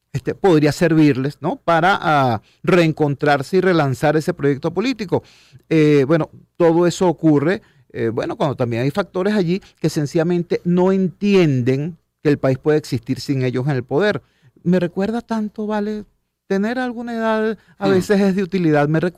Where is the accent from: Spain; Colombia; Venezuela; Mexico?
Venezuela; como padre de familia, como ciudadano, como venezolano